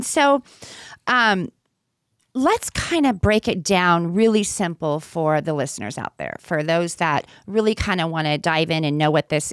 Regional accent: California, United States; because I'm from the Bay Area, and so I was very familiar with. I lived down in Vacaville for many, many years.

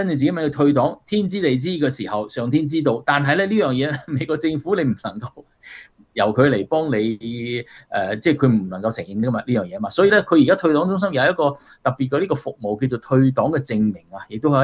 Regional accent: China

